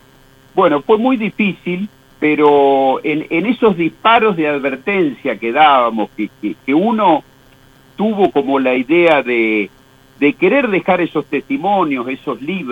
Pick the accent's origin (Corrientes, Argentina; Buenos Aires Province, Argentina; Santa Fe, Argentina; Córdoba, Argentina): Buenos Aires Province, Argentina; Navarro; born there; also born or lived in Santa Cruz; Yo me vine de vuelta, yo soy nacido en Navarro, la provincia sí. De Buenos Aires, me volví de Santa Cruz en el 2010 y en el 2007.